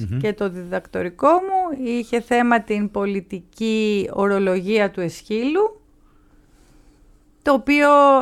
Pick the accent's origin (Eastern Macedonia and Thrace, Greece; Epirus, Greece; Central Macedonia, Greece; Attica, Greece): Attica, Greece; Athens; Γεννήθηκα στην Αθήνα, μεγάλωσα στο Κουκάκι, σε μια όμορφη συνοικία που έβλεπα την Ακρόπολη κάθε μέρα